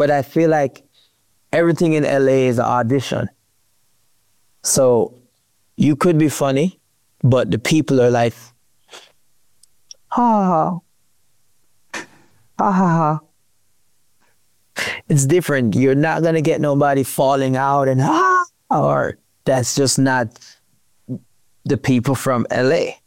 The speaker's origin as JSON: {"language": "English", "country": "Jamaica", "said": "So as a Jamaican, I know they would like that."}